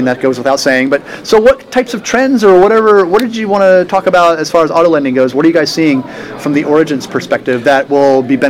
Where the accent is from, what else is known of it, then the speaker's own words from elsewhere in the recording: San Diego, California, United States; At your conference, here in my hometown.